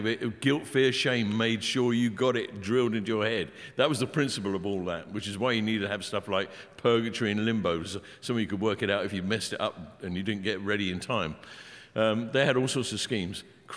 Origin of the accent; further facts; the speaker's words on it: England, United Kingdom; I'm an Englishman. Got a bad accent.